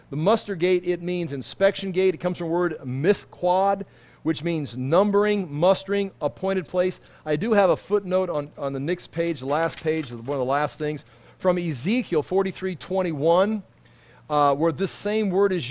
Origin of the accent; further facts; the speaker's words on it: Des Moines, Iowa, United States; I come all the way from Des Moines, Iowa, and there, look at that.